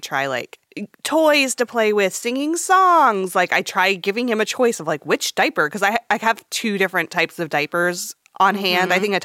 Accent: Fresno, California, United States; Oh, yeah. I grew up in Fresno where Black Widows are everywhere.

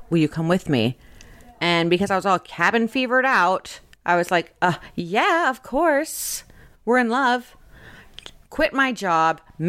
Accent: Florida, United States; At first, it was because I'm from Florida, where people aren't as sweet.

